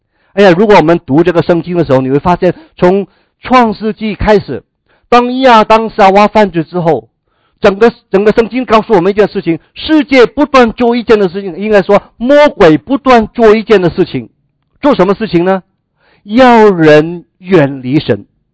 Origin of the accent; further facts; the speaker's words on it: China; 我们中国人以前说，那些买一个婢女回来